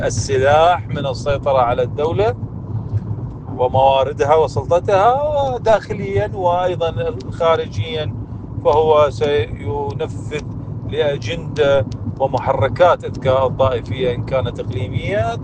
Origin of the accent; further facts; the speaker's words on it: Iraq; وأنا أتكلم هنا على أبناء بلدي العراق